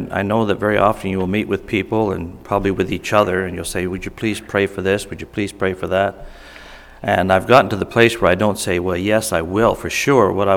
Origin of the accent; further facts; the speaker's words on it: Canada; we're from Canada.